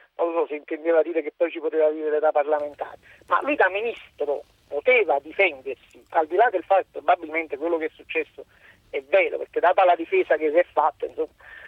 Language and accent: Italian; Naples, Campania, Italy; io sono di Napoli, in Campania